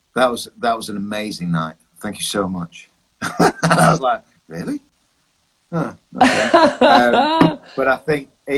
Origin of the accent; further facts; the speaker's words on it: Bury, North West England, United Kingdom; we're five lads from Bury.